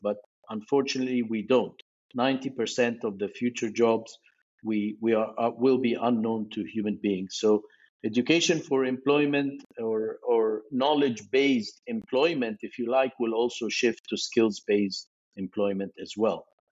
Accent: Egypt; now in London, United Kingdom; I'm from Egypt originally

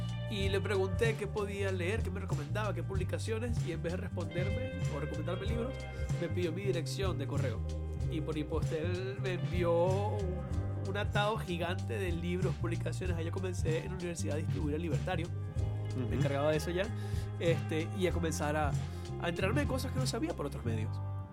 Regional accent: Puerto La Cruz, Anzoátegui, Venezuela; es una banda originaria de acá de Venezuela, originaria justamente de mi pueblo, ya de Puerto La Cruz.

